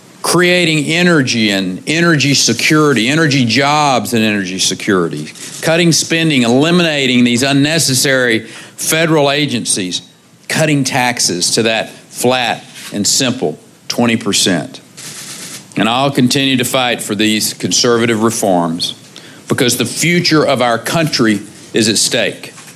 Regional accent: Texas, United States; As a Texan, I've never shied away from a fight, particularly when I considered the cause to be righteous.

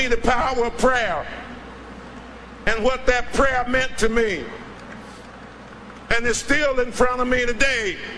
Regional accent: Griffin, Georgia, United States; You see, I grew up in Griffin, Georgia. My mother and my grandmother raised me, my brothers and my sister.

